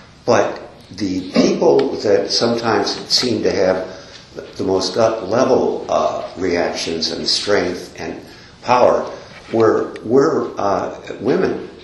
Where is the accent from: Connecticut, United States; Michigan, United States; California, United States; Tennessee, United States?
Michigan, United States; Detroit; born there; So I was born in Detroit in 1926, Detroit, Michigan, the east side of Detroit, and my dad was a sort of a heavy-handed German.